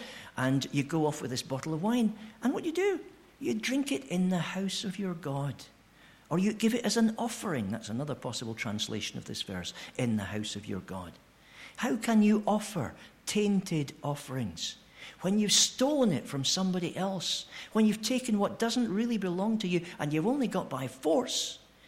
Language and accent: English; United Kingdom; I don't think there's anything special about being British.